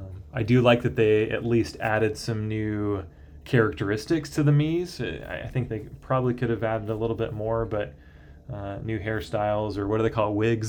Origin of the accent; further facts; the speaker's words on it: Georgia, United States; Yeah, I heard that growing up in Georgia.